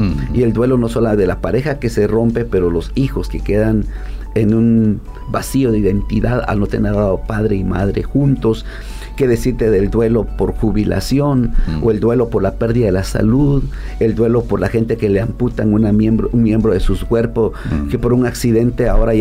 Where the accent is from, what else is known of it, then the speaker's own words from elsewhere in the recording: Guatemala; now in Los Angeles, United States; Soy guatemalteco, pero 26 años viviendo en Los Ángeles, California.